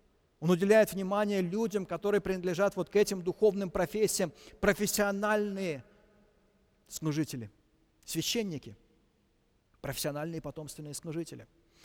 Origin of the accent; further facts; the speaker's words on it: Moscow, Russia; я это говорю как коренной москвич